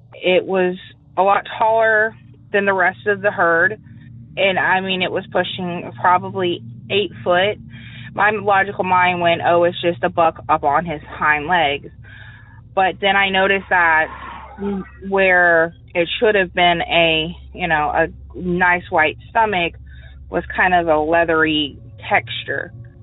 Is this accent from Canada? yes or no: no; St. Augustine, Florida, United States; So, again … I'm from St. Augustine, Florida.